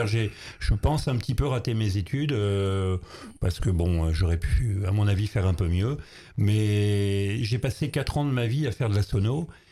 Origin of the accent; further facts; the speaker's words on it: Comines, Hauts-de-France, France; born there; Moi, je suis né en France à la maternité. Je suis le seul de ma famille à être né à la maternité.